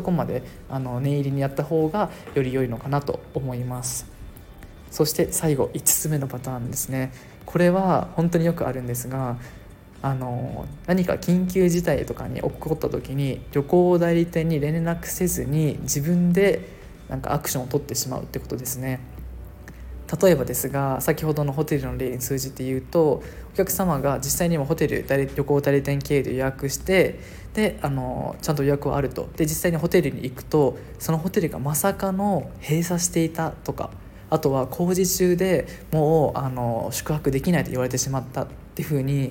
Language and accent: Japanese; Okinawa, Japan; これはもう僕の地元沖縄に来る方に顕著に見られますが